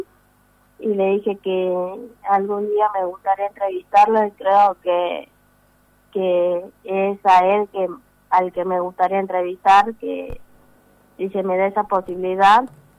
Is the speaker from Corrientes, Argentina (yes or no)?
no; Embarcación, Salta, Argentina; yo soy del barrio Matadero, vivo cerca de la ruta 34